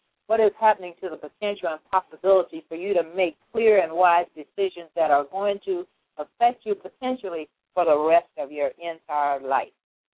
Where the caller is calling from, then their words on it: Las Vegas, Nevada, United States; I'm calling in from Las Vegas, Nevada